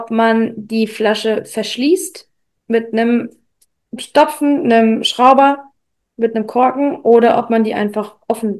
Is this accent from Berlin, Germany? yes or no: no; Hesse, Germany; Ein Piffchen bei uns im Rheingau ist halt so ein 0,1.